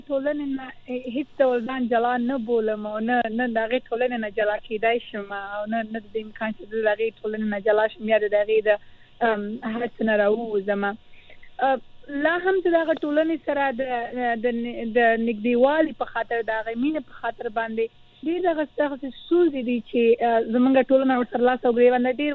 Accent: Afghanistan; ما ورته وویل چې زه افغانه یم، د افغانستان یم.

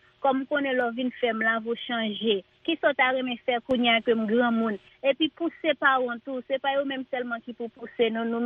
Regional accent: Haiti; ça m'a fait Haïti, je viens de Haïti.

